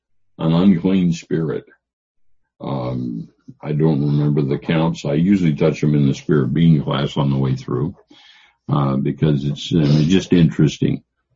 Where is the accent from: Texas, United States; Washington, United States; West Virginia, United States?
Washington, United States; I don't remember anything in my years of growing up in different places. And in my life, I was raised in Eastern Washington, and there were things that were repulsive and not good there.